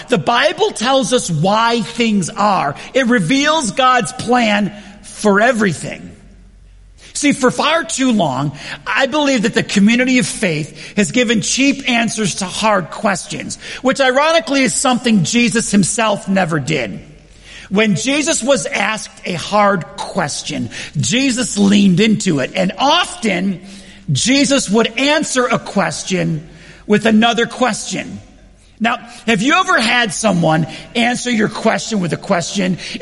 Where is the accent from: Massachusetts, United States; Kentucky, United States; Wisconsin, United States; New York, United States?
New York, United States; Now, I grew up in Western New York. I grew up like in a place where there's a lot of people.